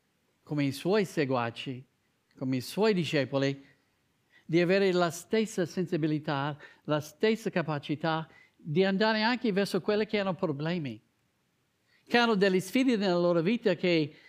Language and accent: Italian; United States; Io crescendo negli Stati Uniti, c'era un gruppo, e poi era molto comune, io lo dico in inglese, poi cercherò di tradurre, dice move with the movers.